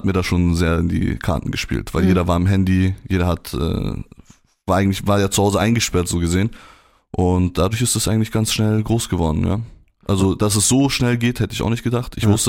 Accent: Munich, Bavaria, Germany; Ich kenne ja München, ich bin hier aufgewachsen, cool. Ich lebe seitdem ich denken kann hier

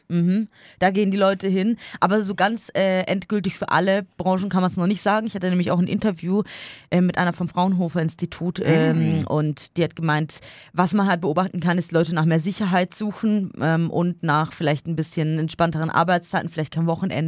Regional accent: Bavaria, Germany; Ich bin ja aus dem Allgäu viel Wilderes gewohnt.

